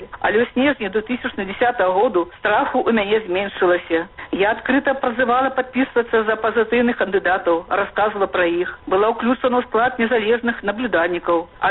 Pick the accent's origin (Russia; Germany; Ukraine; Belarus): Belarus; Я, как и многие белорусы, боялась за своих детей, свою семью